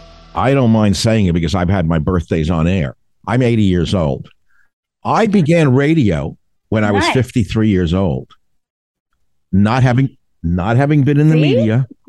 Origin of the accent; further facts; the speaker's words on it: New York, United States; because I grew up in New York, but we had relatives in Eastern Pennsylvania.